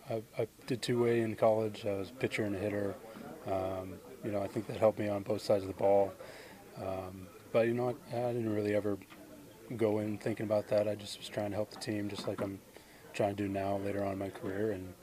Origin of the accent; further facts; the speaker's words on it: Orlando, Florida, United States; Spent 3 years there, and like I said, I'm from Orlando, Florida before that.